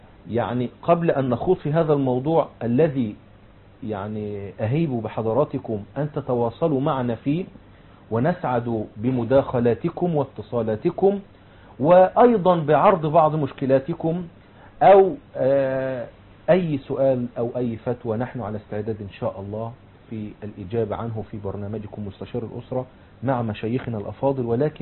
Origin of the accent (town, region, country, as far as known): Egypt